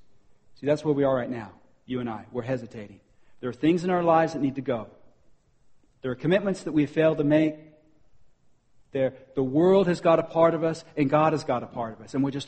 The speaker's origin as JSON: {"language": "English", "country": "United Kingdom", "said": "I'm British, you see, so I'm very reserved."}